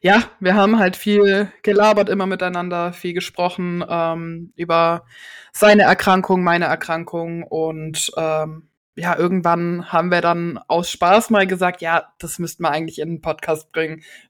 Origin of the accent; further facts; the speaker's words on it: Bavaria, Germany; born there; now in Mannheim, Germany; ich bin 23 Jahre alt, komme gebürtig aus dem Allgäu und wohne jetzt seit circa 1,5 Jahren in Nähe Mannheim.